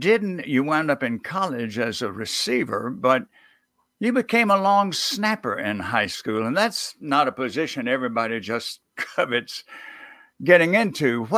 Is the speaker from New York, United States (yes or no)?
no; Mississippi, United States; I'm from Mississippi originally